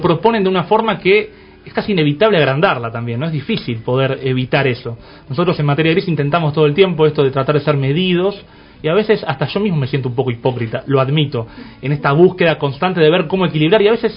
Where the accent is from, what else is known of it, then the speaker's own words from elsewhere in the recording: Argentina; soy de nacionalidad argentina y de religión judía.